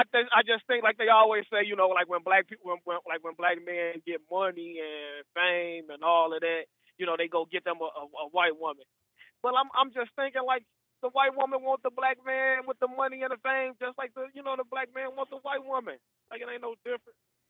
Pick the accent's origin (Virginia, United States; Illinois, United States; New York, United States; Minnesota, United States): Illinois, United States; Chicago; Well, I'm from Chicago. So, you know, I was born and raised around all black people.